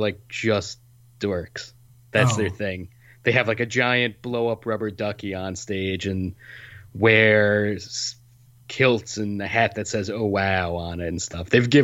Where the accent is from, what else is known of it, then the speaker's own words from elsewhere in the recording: Rhode Island, United States; after getting barbecue in my home state of Rhode Island